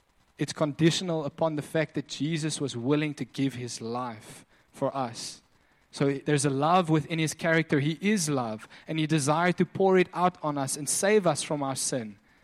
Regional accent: Namibia; we grew up in Namibia

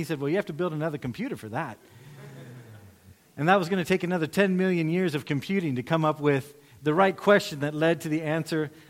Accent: Ghana; moved away; I grew up in West Africa as a kid in Ghana. We didn't have TV back in the 70s

